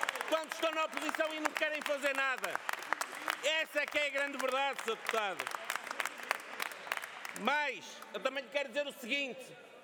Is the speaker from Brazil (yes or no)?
no; Portugal; somos portugueses, portugueses.